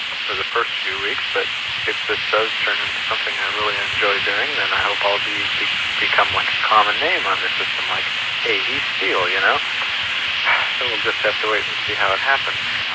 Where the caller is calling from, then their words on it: Pittsburgh, Pennsylvania, United States; But anyway, I am calling from Pittsburgh, PA.